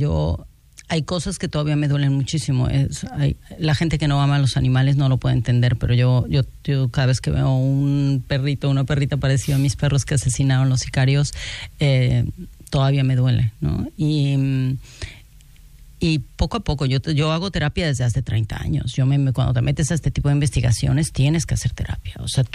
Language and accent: Spanish; Mexico; soy la llorona mexicana, tu llorona clásica mexicana